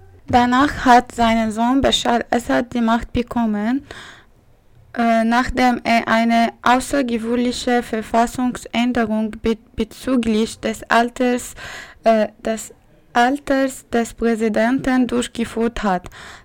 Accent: Syria; ich komme aus Syrien.

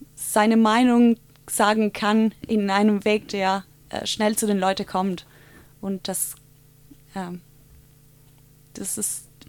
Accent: Italy; German is a second language; Ich komme aus Italien ursprünglich

